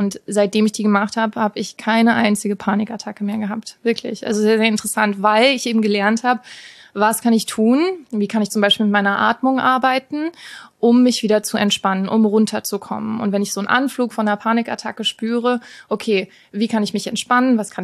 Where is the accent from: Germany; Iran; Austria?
Germany; Walluf, Hesse; Ursprünglich aus dem Rheingau. Ah, woher? Ja. Aus Walluf am Rhein, ja, neben Wiesbaden.